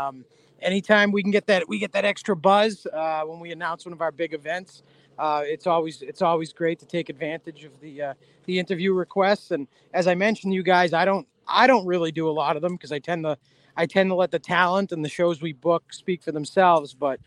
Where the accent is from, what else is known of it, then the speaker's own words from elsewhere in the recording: Boston, Massachusetts, United States; So I was born in the early 80s. So I just turned 40 a week or two ago. So born in 82, I didn't start watching wrestling until probably 89, 90, and grew up in Boston.